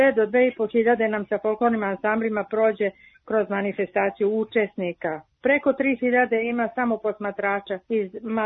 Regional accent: Ruma, Vojvodina, Serbia; moved away; a ja sam iz Rume došla ovdje

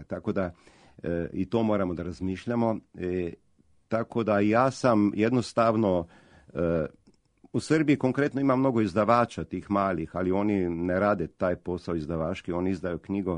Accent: Slovenia; accent: Slovenian; Serbian is a second language; imam taj slovenački akcenat koji se pojavlja, ja se ispričavam, izvinavam slušalcima za

